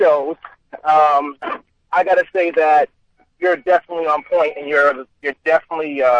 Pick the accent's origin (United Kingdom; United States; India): United States; Boston, Massachusetts; I'm born and raised on Beacon Hill, but I'm actually right now in some town that has one red light in Georgia.